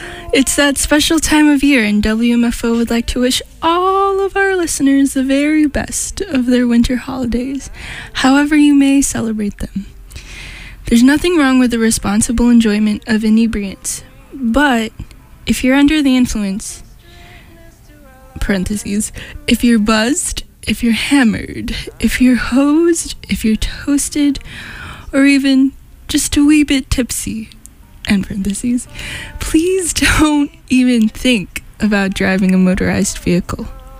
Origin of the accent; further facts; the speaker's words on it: California, United States; I personally won't be able to celebrate with my family because I'm from California.